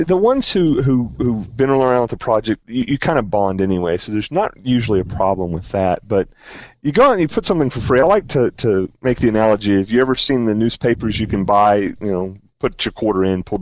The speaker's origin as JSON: {"language": "English", "region": "North Carolina", "country": "United States", "said": "I'm Southern. I'm from North Carolina."}